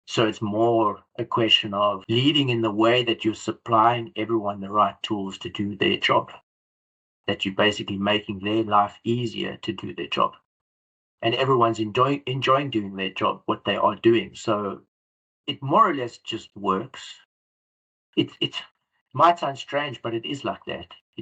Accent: South Africa; moved away; as I grew up in South Africa and had

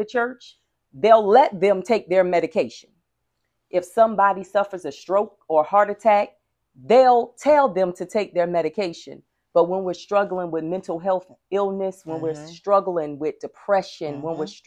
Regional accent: Asbury Park, New Jersey, United States; when I was growing up, I was born in Asbury Park, New Jersey, always home to me.

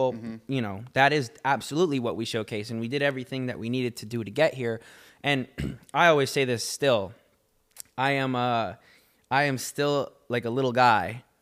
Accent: Downey, California, United States; born there; I was born in Downey, but like I never lived in Downey.

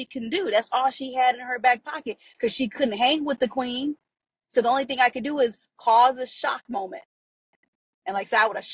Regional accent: Inkster, Michigan, United States; I'm from Inktown, from Inkster.

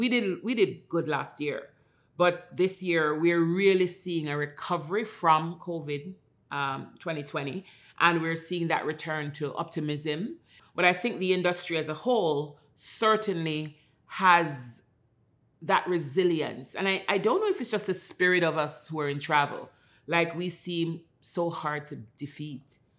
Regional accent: Jamaica; I'm Jamaican. My colleagues are all, a lot of them are Caribbean people. We're island people.

